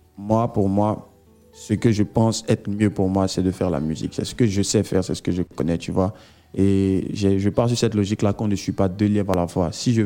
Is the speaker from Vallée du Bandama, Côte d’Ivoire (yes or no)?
no; Cocody, Abidjan, Côte d’Ivoire; J'ai grandi à Cocody. En cinquième, quatrième, c'est là que je suis revenu à Poy, en adolescence.